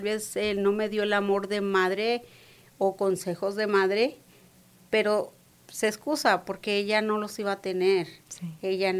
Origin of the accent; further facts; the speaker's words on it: Ciudad Juárez, Chihuahua, Mexico; Yo soy de Ciudad Juárez, Chihuahua, de México. Bueno, nací en un pueblo. No muchos conocen a Guadalupe, Distrito Barabo, Chihuahua. Está a una hora de la ciudad. Solamente que nosotros decimos pues de Ciudad Juárez